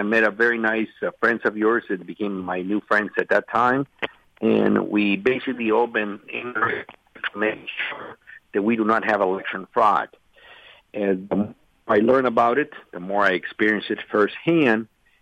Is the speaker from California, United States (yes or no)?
yes; San Diego, California, United States; born there; I was born in San Diego. California.